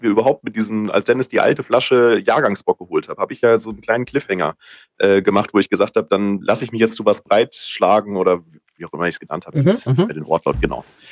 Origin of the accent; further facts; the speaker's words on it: Bürgstadt, Bavaria, Germany; Aber Miltenberg, der Nachbarort, ist Bürgstadt. Das ist mein Heimatort tatsächlich.